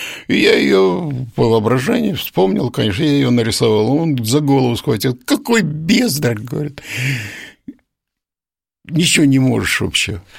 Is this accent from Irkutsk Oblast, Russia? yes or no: no; Penza, Penza Oblast, Russia; Я приехал из Пензы и вообще ничего не знаю, я даже телефона никогда не видал